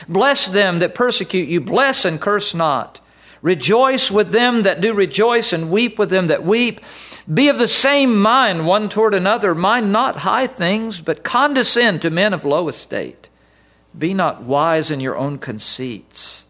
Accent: Southern United States, United States; Now, I'm from the South, and in the South there's a lot of prejudices.

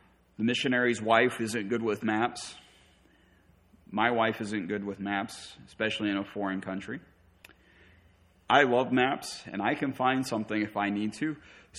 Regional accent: United States; I finally convinced her I'm American. I only know one language.

